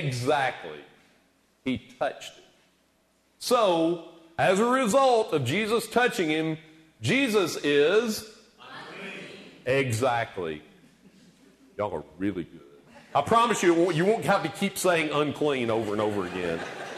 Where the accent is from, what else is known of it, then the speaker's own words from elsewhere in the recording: Oneonta, Alabama, United States; I, you know, have grown up in the church, in a Methodist church in Oneonta, Alabama, my hometown growing up